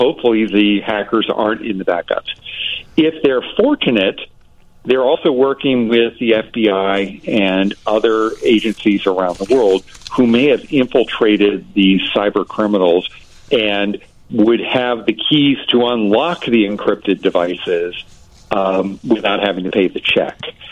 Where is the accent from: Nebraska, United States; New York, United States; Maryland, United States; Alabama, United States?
Alabama, United States; Ancestry.com. I'm from Alabama.